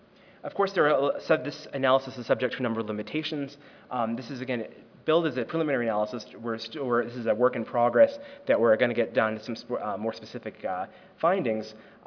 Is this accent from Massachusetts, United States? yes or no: yes; Massachusetts, United States; in my home state of Massachusetts